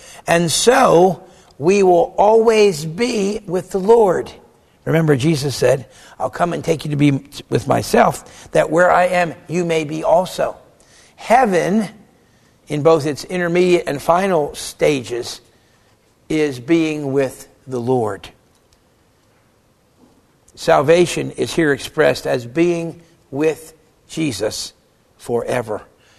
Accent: St. Louis, Missouri, United States; And I knew people here in my home state of St. Louis who had dear friends who moved away.

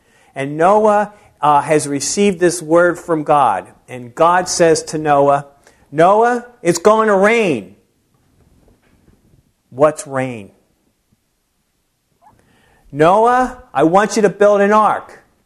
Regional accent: New Jersey, United States; I was born and raised in South Jersey, grew up in South Jersey, Camden, Cherry Hill area, Pennsauken area, right outside of southern South Philly.

